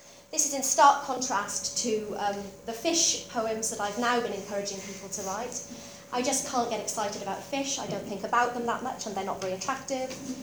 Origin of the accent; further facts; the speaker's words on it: Dundee, Scotland, United Kingdom; I used to see harbour seals all the time when I was growing up near Dundee.